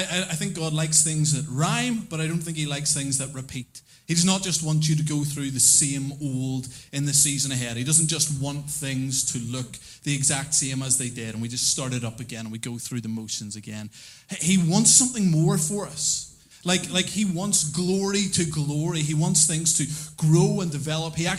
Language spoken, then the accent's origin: English; Holywood, Northern Ireland, United Kingdom; It was kind of an archetypal, straightforward Northern Irish barbecue. Okay, I'm from Hollywood.